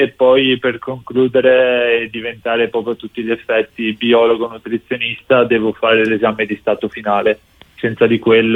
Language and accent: Italian; Mestre, Veneto, Italy; born there; sono nato a Mestre, precisamente, dove vivo tuttora.